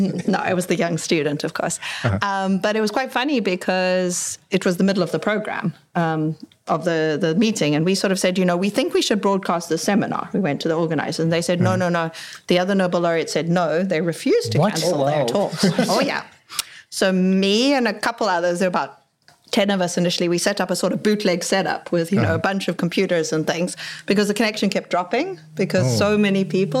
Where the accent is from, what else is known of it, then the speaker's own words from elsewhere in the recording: South Africa; And so I'm from South Africa.